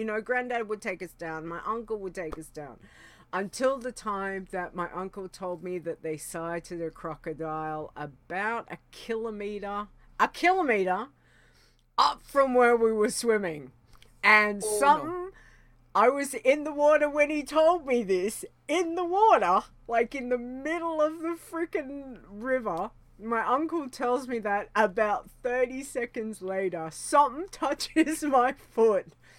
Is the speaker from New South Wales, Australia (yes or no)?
no; Rockhampton, Queensland, Australia; I come from Rockhampton, which is halfway up the Queensland coast. Hot hole of a place that it is. Very hot, very humid, very dry.